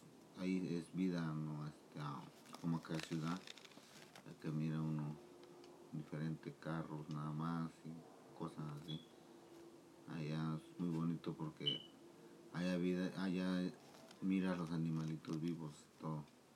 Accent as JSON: {"language": "Spanish", "region": "Puebla", "country": "Mexico", "tie": "born or raised there", "moved": "yes", "said": "nací en México, del estado de Puebla. Y yo en mi niñez fui muy feliz porque allá en México la niñez es muy diferente acá."}